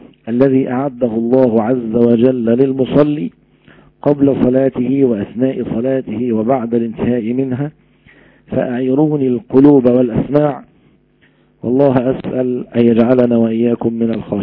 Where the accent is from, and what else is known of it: Egypt